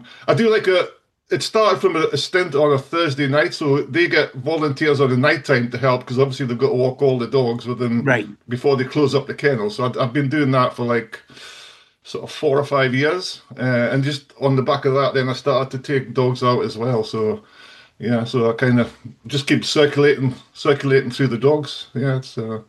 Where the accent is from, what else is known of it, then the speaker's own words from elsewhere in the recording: Berwick-upon-Tweed, North East England, United Kingdom; So I'm from Berwick-upon-Tweed, which is in the Northumberland. So it's basically the last town in England as you head up the East Coast. So if you don't put your foot on the brake, you're in Scotland, basically, when you get to Berwick.